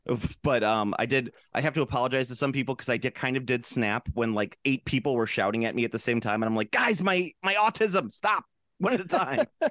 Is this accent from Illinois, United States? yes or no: yes; Chicago, Illinois, United States; Yeah, because if someone said like, "Where are you from?" I'd say Chicago, because I'll be damned if I say Illinois.